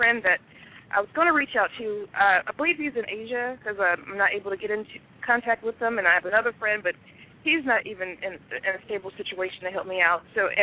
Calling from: California, United States; I'm calling from California.

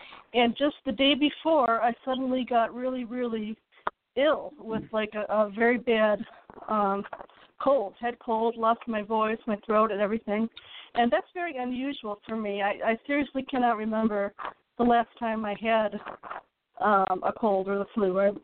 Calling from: Montana, United States; I'm calling from Montana.

